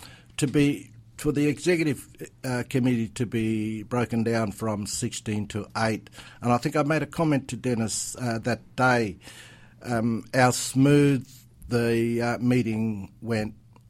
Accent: Quairading, Western Australia, Australia; I'm originally from the central wheat belt. I'm a Ballardong person from a wheat belt town called Quering. My family left there back in the 60s, but now I made Perth my own.

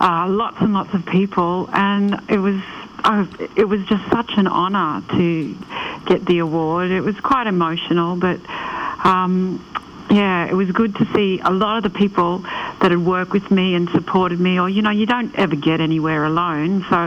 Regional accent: Canberra, Australian Capital Territory, Australia; also born or lived in Cairns; Yeah, I was born in Cairns, and we moved to Canberra when I was about 10, and my dad and mum got work in Canberra

